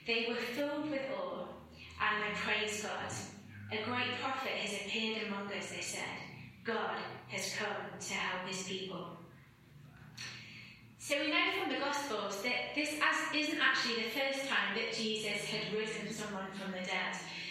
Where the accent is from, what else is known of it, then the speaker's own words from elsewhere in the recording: East Midlands, United Kingdom; moved away as an adult; now in Scotland, United Kingdom; So I'm from Derbyshire originally, but I moved up to Scotland 5 years ago to pastor the church there